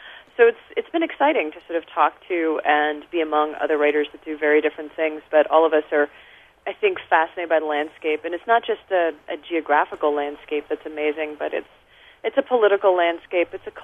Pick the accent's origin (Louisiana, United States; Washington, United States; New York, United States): Washington, United States; Seattle; because I grew up in Seattle, and he had a studio in Seattle